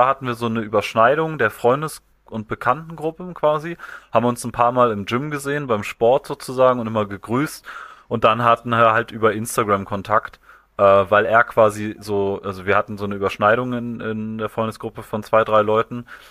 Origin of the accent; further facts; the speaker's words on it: Hamburg, Germany; born there; ich komme aus Hamburg gebürtig, also noch so, sag ich mal, die Basics zum Vorstellen. Ich komme aus Hamburg gebürtig, lebe jetzt auch wieder in Hamburg die meiste Zeit des Jahres